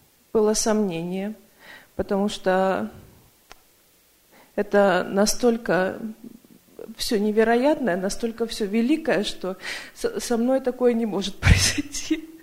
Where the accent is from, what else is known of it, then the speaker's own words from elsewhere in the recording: Tacoma, Washington, United States; из Такомы. Сюда приехала, потому что муж мне посоветовал.